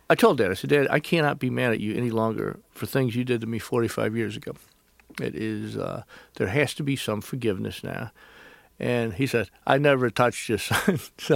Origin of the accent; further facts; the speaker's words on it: Southern United States, United States; Because I'm a Southerner, they put me in this white hat, okay?